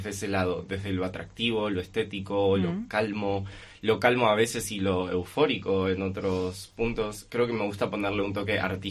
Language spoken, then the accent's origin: Spanish; Buenos Aires, Argentina; now in León, Spain; Yo soy un leonés porteño, porque en Buenos Aires nos llamamos porteños. Considero que León es mi ciudad natal en España. Me mudé, empecé mi vida aquí, ya hace 4 años que estoy afincado en León